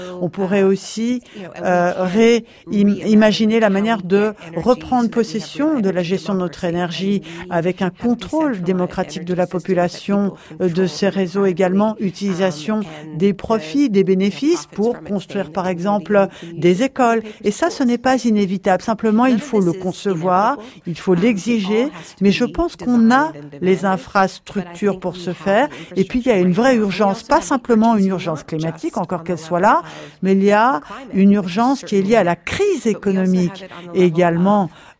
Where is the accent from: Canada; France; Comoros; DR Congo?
Canada; d'où un processus vraiment très intéressant au Canada, dans mon pays, puisque vous savez que chez nous au Canada